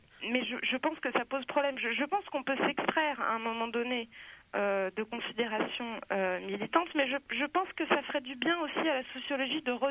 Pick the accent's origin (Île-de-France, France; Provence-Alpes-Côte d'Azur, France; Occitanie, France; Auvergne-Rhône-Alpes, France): Île-de-France, France; Nanterre; Si en plus je dis que je suis de Nanterre, mon prof va sûrement me repérer, là.